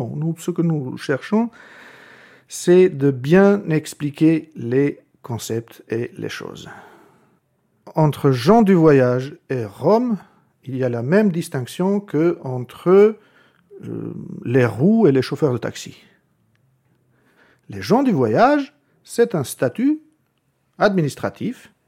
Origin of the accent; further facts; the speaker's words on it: Albania; moved away; Je suis venu d'Albanie. Dans mon cas, je viens d'une famille de la classe moyenne, voire supérieure.